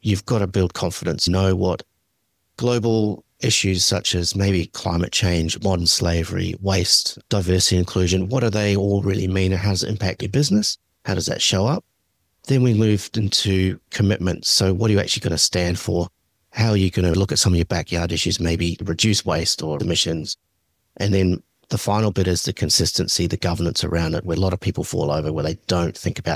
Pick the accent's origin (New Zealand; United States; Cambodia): New Zealand; growing up in New Zealand.